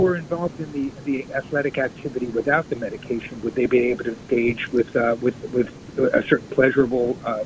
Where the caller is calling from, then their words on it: New York, United States; in Long Island.